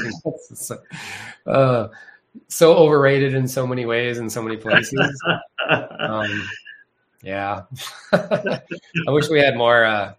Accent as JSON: {"language": "English", "region": "Texas", "country": "United States", "tie": "born or raised there", "said": "In Texas, West Texas."}